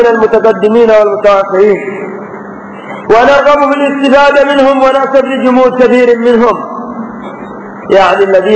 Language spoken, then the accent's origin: Arabic; Yemen; فإنهم عندنا في اليمن تبقى شاباتهم من الزواج